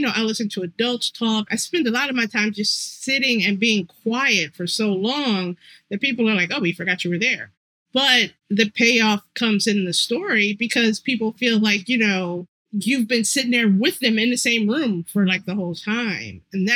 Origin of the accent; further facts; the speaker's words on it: Ohio, United States; And, you know, I'm from Ohio, so I don't have a country accent.